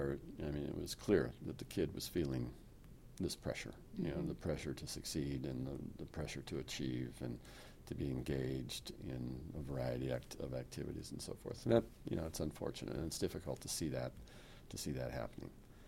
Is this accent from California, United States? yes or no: yes; Sacramento, California, United States; And one of the other things, in growing up in Sacramento, my dad was involved in the Horseless Carriage Club.